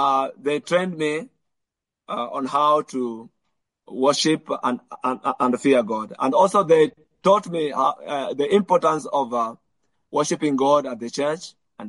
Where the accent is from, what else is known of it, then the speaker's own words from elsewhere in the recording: Njukini, Taita-Taveta County, Kenya; first language Luo; English is a second language; That is my native language, which is the Luo, Swahili, which is a national language for all the Kenyans. Of course, I do speak English, and there is also another language which I speak because I was brought up among the Kamba people in Taita Taveta and Njukini